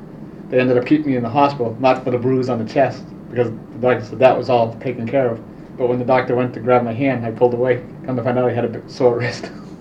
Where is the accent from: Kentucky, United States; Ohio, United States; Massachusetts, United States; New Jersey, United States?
Massachusetts, United States; Lawrence; born there; Lawrence, Mass. And basically